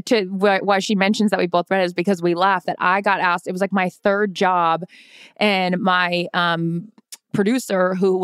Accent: Seattle, Washington, United States; I made my brother be Jay Buhner because I was from Seattle.

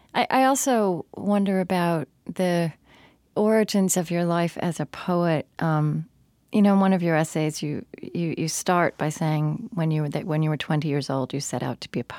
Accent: Oklahoma, United States; moved away; but I grew up not in West Texas, but in central Oklahoma.

